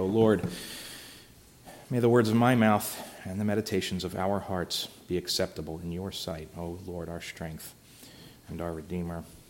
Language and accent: English; Philadelphia, Pennsylvania, United States; I know this because I'm from Philly.